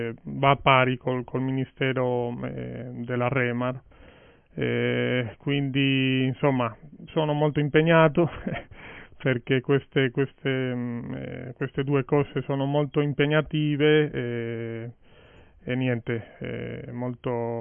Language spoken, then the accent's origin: Italian; Galicia, Spain; Italian is a second language; now in Italy; io sono dalla Spagna, esattamente dalla Galizia, e niente, sono qui da ormai praticamente 15 anni. Niente, servo al Signore nell'opera Remar, che è un'opera evangelica, una missione evangelica